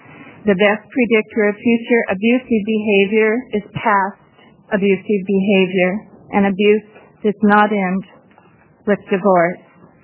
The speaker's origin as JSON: {"language": "English", "town": "Friday Harbor", "region": "Washington", "country": "United States", "said": "I'm from Friday Harbor, Washington."}